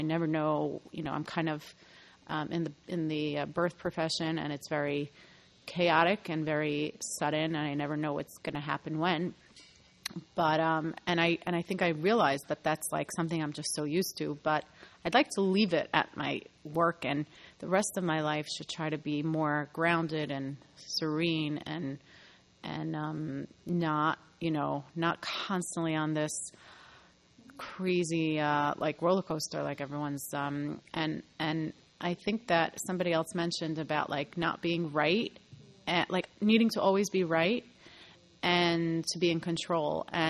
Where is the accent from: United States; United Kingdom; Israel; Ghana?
United States; New Jersey; from New Jersey. So I feel like ever since I've been born, I've been on an emotional roller coaster growing up in my very dysfunctional, chaotic home.